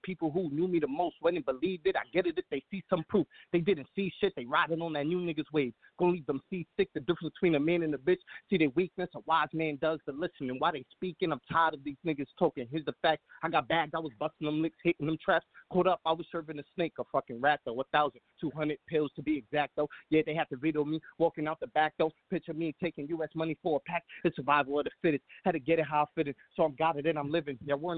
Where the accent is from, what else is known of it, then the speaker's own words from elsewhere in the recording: Bronx, New York, United States; now in Allentown, United States; I'm from the Bronx, but right now I'm in Allentown in the 610 in Pennsylvania.